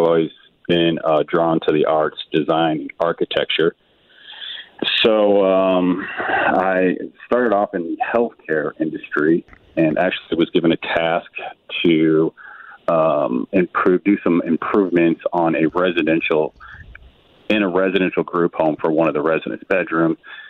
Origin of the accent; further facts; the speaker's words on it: St. Louis, Missouri, United States; Yeah, so I'm a St. Louis native, been here all my life, born and raised.